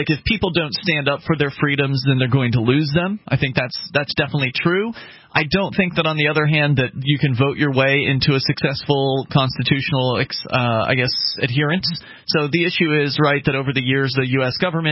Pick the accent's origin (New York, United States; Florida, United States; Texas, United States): Florida, United States; now in New Hampshire, United States; Even though we're both from Florida, we didn't know each other back down there.